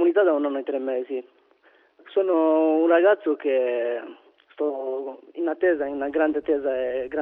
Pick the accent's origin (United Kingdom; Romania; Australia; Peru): Romania; Italian is a second language; ho 22 anni, vengo dalla Romania